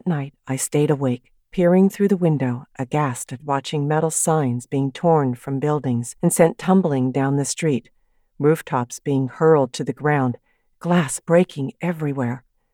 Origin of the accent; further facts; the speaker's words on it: San Luis Obispo, California, United States; When I was growing up in San Luis Obispo, California, in the 1940s and 50s, I thought of weather as something that was only happening over the skies of my own town.